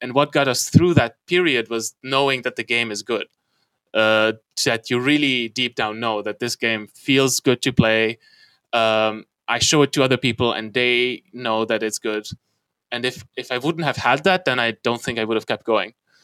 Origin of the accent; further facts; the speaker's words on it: Hungary; now in Germany; So I'm from Hungary. Two of us are from Hungary.